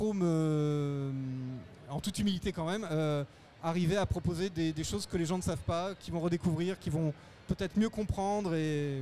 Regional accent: Bordeaux, Nouvelle-Aquitaine, France; Moi, je suis de Bordeaux en fait au départ.

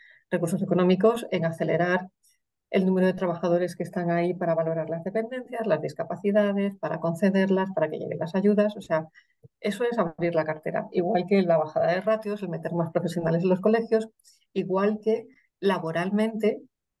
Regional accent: Asturias, Spain; soy de Asturias, no soy catalana

